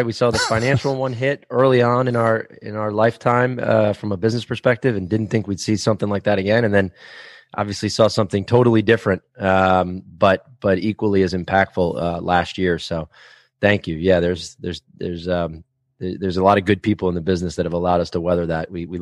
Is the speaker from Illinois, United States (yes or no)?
no; Fort Lauderdale, Florida, United States; I grew up in Fort Lauderdale, Florida.